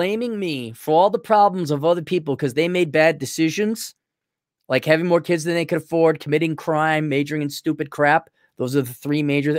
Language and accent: English; Saint Paul, Minnesota, United States; born there; also born or lived in Milwaukee; And I was born in St. Paul. Didn't live there long. We moved to Milwaukee later. But okay, I'm a native of Minnesota